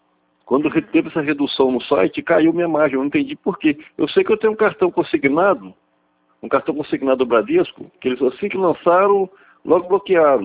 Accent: Campos, Rio de Janeiro, Brazil; born there; Aí como eu nasci em Campos, eu trabalhei lá 4 anos e meio

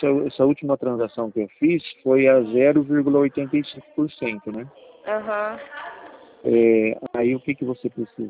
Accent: Campinas, São Paulo, Brazil; sou de Campinas.

